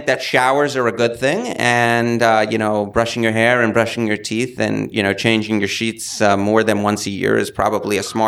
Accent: New York City, New York, United States; I grew up in the Bronx, was not a Yankee fan, hated the Yankees, was a Met fan

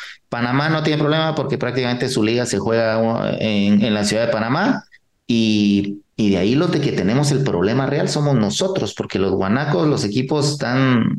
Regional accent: Guatemala; pues obviamente como guatemalteco queremos que nuestros equipos estén llegando a las instancias finales

